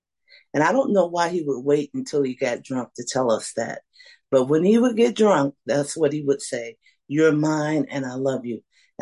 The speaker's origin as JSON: {"language": "English", "town": "Bessemer", "region": "Alabama", "country": "United States", "tie": "born there", "lives_now": "Birmingham, United States", "said": "But I was born in Bessemer, Alabama. And you may say, where the is Bessemer, Alabama? Well, it is southwest of Birmingham. And actually, I'm in Birmingham right now."}